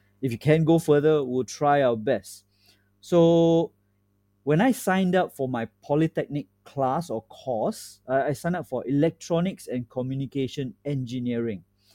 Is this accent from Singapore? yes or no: yes; Taman Jurong, Singapore; Now, I'm from here. I'm from Singapore itself. You know, I'm born and raised here. I grew up in a place called Taman Jurong.